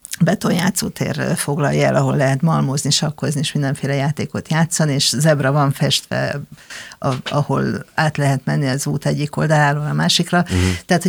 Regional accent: Eger, Heves, Hungary; Alapvetően nekem gyerekkori élményem van, én egri vagyok

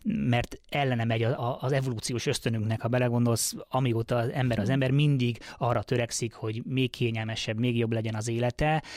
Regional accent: England, United Kingdom; én félig angol vagyok, ugye anyanyelvi szinten beszélek angolul

